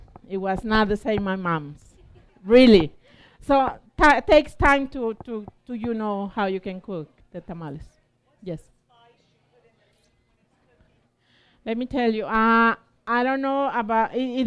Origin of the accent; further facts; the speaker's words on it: Tamaulipas, Mexico; English is a second language; I'm from Tamaulipas. It's across the border from Brownsville.